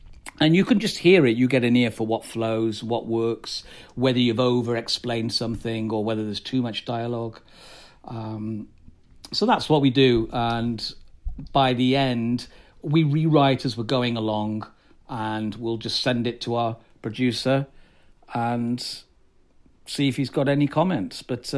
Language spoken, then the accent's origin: English; Chorley, North West England, United Kingdom; also born or lived in Blackburn; Yeah, I was born in Blackburn. Born in Blackburn, grew up in Chorley.